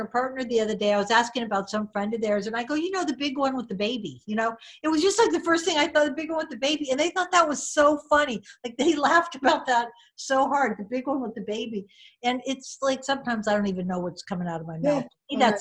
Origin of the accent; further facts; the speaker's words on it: San Francisco, California, United States; I'm Arab and I'm from San Francisco, born and raised, and there's so much diversity there.